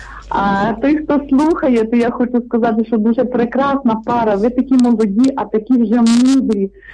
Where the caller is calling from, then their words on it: Kamianets-Podilskyi, Khmelnytskyi Oblast, Ukraine; Навіки слава Богу. … Кам'янець-Подільський.